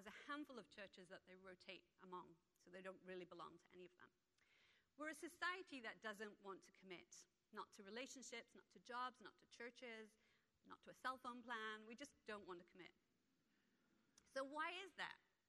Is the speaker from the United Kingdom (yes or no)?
yes; England, United Kingdom; I'm from England